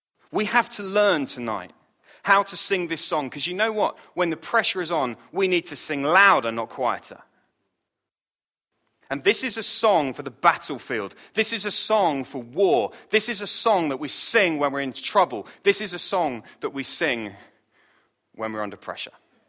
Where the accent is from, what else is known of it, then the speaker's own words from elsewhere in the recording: England, United Kingdom; You see, we walked all the way up the mountain, being very English.